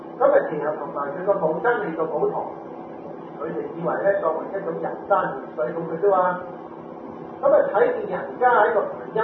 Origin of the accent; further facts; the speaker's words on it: Guangdong, China; 我哋廣東人嘅呢度有個名山叫做係景山啦